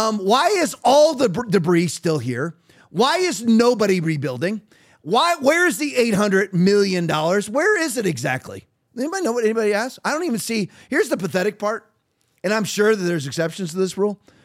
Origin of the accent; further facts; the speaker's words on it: Redondo Beach, California, United States; born there; And that's my home state. I was basically born right there. Redondo Beach, California is where I was born. Redondo Beach, LA. That's where I was born.